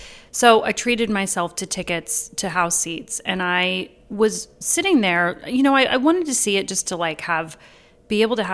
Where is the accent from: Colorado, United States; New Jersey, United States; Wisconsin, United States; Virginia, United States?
Colorado, United States; moved away as an adult; also born or lived in California / New York; Originally from Colorado. Okay. But then I went to undergrad in California, Cal State Long Beach.